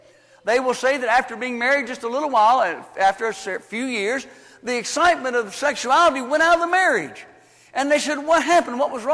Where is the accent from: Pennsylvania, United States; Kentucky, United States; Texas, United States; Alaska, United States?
Kentucky, United States; Louisville; when I grew up in Louisville, Kentucky as a young boy